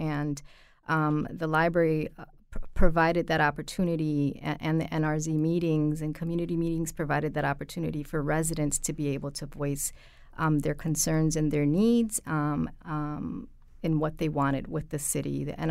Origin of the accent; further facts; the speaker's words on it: Hartford, Connecticut, United States; That was huge growing up in Hartford on Park Street as well.